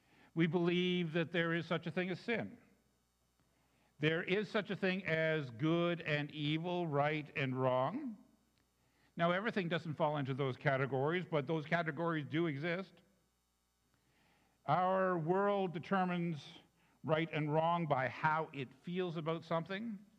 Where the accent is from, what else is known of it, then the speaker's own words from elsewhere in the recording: Canada; Being Canadian means living in a way where we get along with each other, even if we don't believe the same thing.